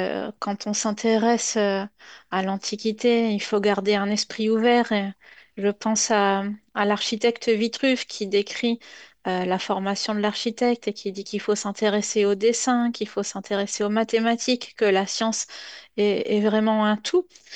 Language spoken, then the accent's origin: French; Normandy, France; Ben moi, je suis originaire de Normandie. J'ai fait mes études à l'université de Caen-Normandie